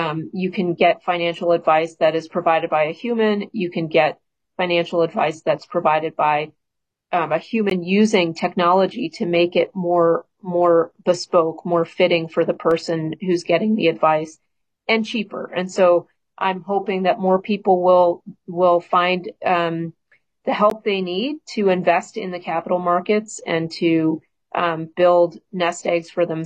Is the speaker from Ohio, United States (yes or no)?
yes; Cleveland, Ohio, United States; Well, I grew up in Cleveland, Ohio, and went to Case Western Reserve